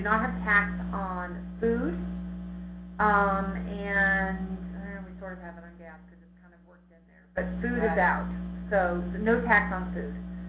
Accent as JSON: {"language": "English", "region": "New Mexico", "country": "United States", "tie": "born or raised there", "also_born_or_lived": "Australia", "lives_now": "Grand Junction, United States", "said": "I grew up in New Mexico, but I'm definitely a Southwestern girl."}